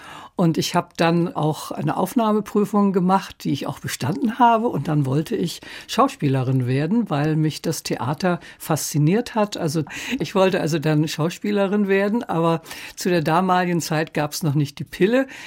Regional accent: Lower Saxony, Germany; weil ich Hochdeutsch sprach. Ich bin in der Lüneburger Heide aufgewachsen.

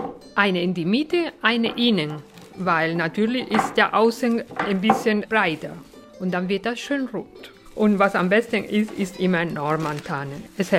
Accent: Andalusia, Spain; German is a second language; now in Germany; Zum Beispiel, ich komme ja aus Andalusien, da sind nicht so viele Tannenbäumchen.

